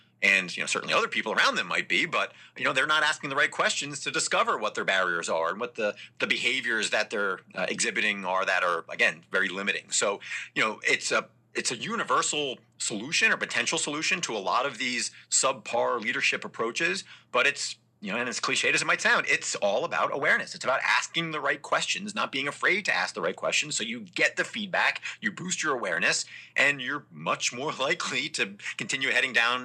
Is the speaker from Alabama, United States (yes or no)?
no; New Jersey, United States; Well, I am from New Jersey. So, you know, there's always some mobster connections there when you're from Northern New Jersey outside of New York.